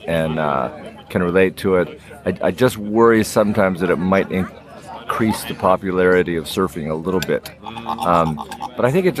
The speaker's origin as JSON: {"language": "English", "region": "California", "country": "United States", "tie": "born or raised there", "said": "Even though I grew up in California, you know, it's sort of spot to spot."}